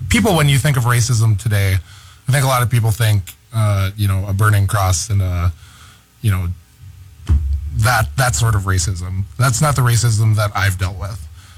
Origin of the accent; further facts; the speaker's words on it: Minnesota, United States; And, you know, growing up in Minnesota, it's been, I don't know if I, difficult's not the correct word, but it's been engaging.